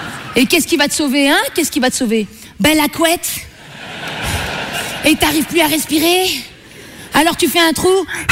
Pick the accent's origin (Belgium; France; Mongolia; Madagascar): Belgium; accent: Belgian; Ben moi, je viens de Belgique, ça s'entend pas trop, là. L'accent belge est pas sexy.